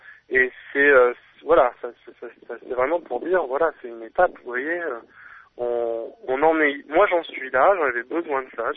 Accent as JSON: {"language": "French", "town": "Amiens", "region": "Hauts-de-France", "country": "France", "tie": "born or raised there", "said": "moi, j'ai grandi à Amiens. Donc, plus dans la grisaille que dans le soleil à gogo, tu vois."}